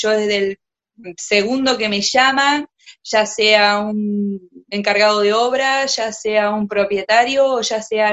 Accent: María Luisa, Entre Ríos, Argentina; Nací en María Luisa. Realicé mi secundaria en María Luisa sin tener conocimiento que en Crespo tenía la secundaria, porque yo vivía en el campo de María Luisa.

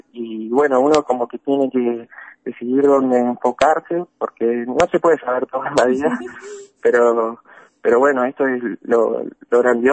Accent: Paraná, Entre Ríos, Argentina; me quedó la UTN acá de Paraná. Yo soy de Paraná.

